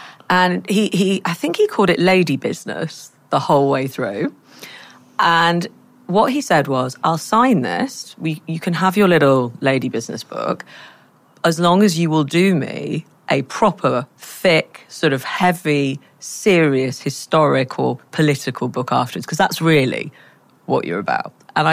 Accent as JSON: {"language": "English", "town": "Manchester", "region": "North West England", "country": "United Kingdom", "said": "which I come from Manchester"}